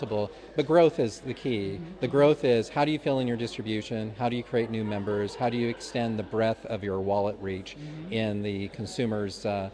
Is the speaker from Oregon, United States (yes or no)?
yes; Oregon, United States; You know, I grew up in Oregon